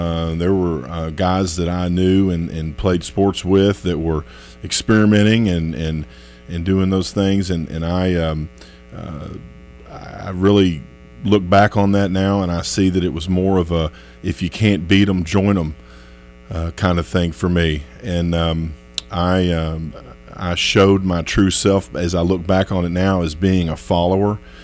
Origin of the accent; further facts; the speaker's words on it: Lexington, Kentucky, United States; Born and raised in Lexington. Went to Henry Clay. Graduated from there in 91. Played football.